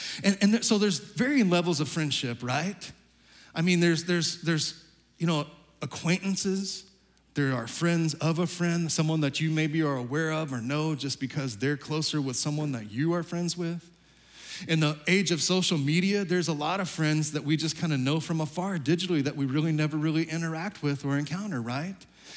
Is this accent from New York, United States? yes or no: no; Texas, United States; my home state Dallas Cowboys had a good regular season, but then flamed out epically in the playoffs. And so a lot of my friends and family back home in Texas were jumping on the Kansas City Chiefs bandwagon.